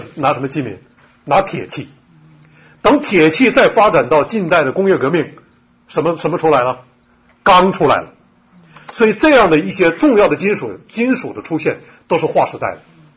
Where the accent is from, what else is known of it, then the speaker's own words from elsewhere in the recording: Northeast China, China; 我是从东北平原来的，那平原那个浩瀚，那个美丽，一踩一脚地都出油的。